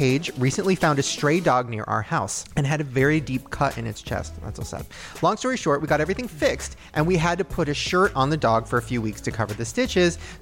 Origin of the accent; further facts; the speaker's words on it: Puerto Rico; We're from Puerto Rico, and I've been a fan since 2011.